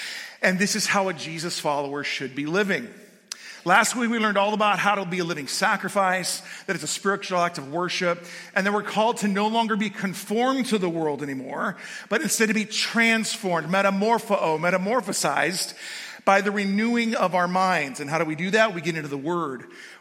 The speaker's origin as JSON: {"language": "English", "region": "California", "country": "United States", "tie": "born or raised there", "said": "I grew up in California. I'm a pretty rabid 49ers fan."}